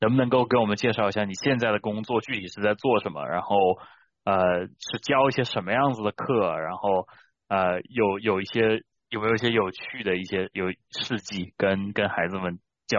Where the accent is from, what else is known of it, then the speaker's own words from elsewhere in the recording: China; now in United States; 我从中国来到美国是一个解放的过程